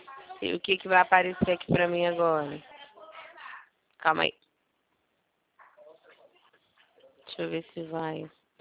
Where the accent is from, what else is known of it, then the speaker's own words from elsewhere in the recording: Rio de Janeiro, Brazil; Eu sou aqui do Rio.